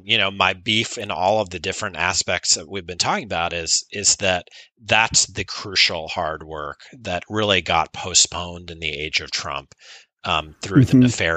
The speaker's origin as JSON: {"language": "English", "region": "Missouri", "country": "United States", "tie": "born or raised there", "said": "like my home state of Missouri, where Josh Hawley is a senator."}